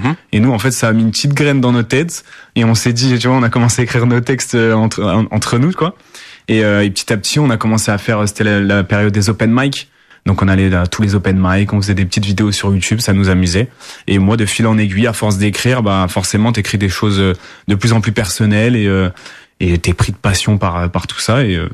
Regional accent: France; Et moi j'ai grandi en France, tous les mois d'août on allait au Portugal, on va au Portugal.

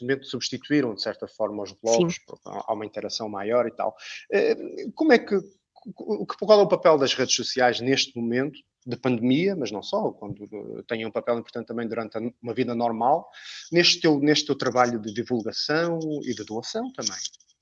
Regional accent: Matosinhos, Norte, Portugal; da minha terra, Matosinhos.

